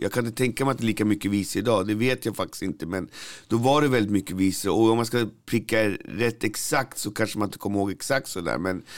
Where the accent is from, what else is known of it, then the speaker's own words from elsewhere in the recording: Albyberget, Stockholm County, Sweden; Jag är glad att jag växte upp på Albyberget där jag kom ifrån.